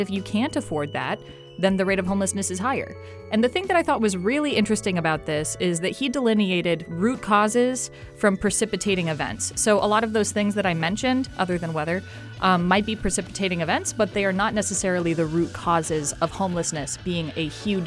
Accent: Pacific Northwest, United States; And it was interesting because obviously I'm from the West Coast. I'm from the Pacific Northwest, where homelessness is a absolute tragedy.

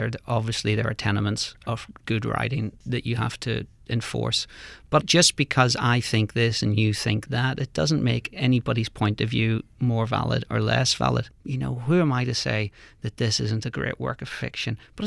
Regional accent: Belfast, Northern Ireland, United Kingdom; and is from my hometown, and we share an optometrist in Belfast

